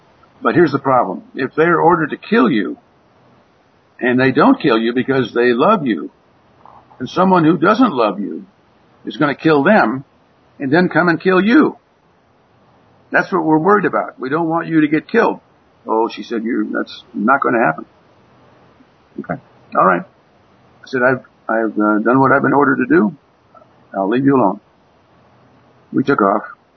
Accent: United States; as you can tell, I'm an American, too

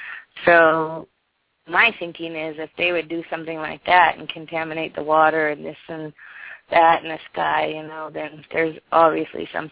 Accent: California, United States; I'm from Northern California.

